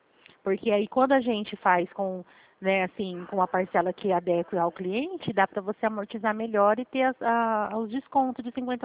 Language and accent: Portuguese; Flora Rica, São Paulo, Brazil; E eu sou de Flora Rica.